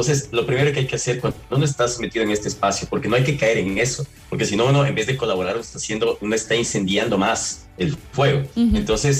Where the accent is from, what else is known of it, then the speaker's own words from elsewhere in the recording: Ecuador; pues yo soy ecuatoriano, pero vivo fuera de Estados Unidos